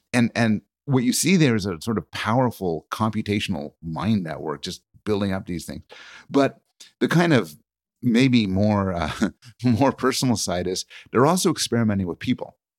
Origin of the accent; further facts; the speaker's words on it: Montreal, Quebec, Canada; I was raised in Montreal, and Montreal had a dense network of highways where you go under underpasses and overpasses.